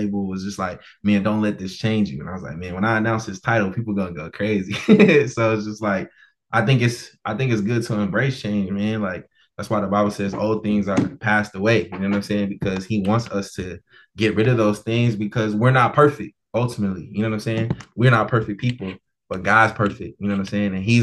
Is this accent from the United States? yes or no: yes; Bristol, Virginia, United States; Everybody know I'm from Bristol, Virginia. Like, I'm from a small town.